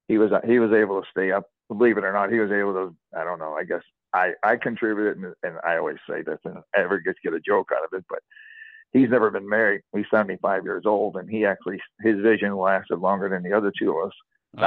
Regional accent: Florissant, Missouri, United States; also born or lived in Ferguson; I basically was in Florissant. I was raised basically from about second grade on up in Florissant all the way up.

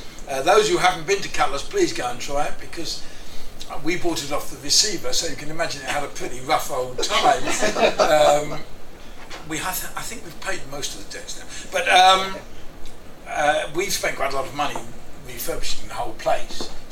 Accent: London, United Kingdom; as a Londoner who'd never really been north and thought it was all coal mines until I came here, I fell in love with the north of England.

